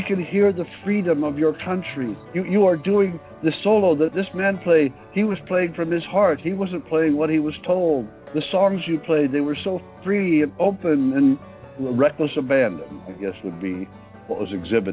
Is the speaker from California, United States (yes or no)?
yes; California, United States; I grew up in Orange County, California, home of the John Birch Society.